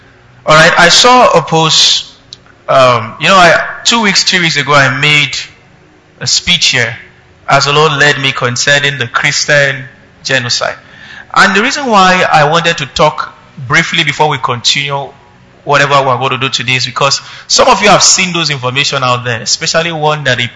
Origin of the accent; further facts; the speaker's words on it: Kaduna, Kaduna State, Nigeria; I was born and brought up in Kaduna. I grew in NDA.